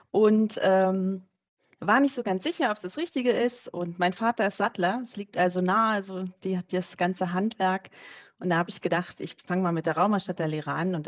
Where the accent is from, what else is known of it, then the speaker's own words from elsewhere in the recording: Northern Germany, Germany; now in Liechtenstein; Man hat es als Norddeutscher sehr schwer, die Liechtensteiner zu verstehen am Anfang.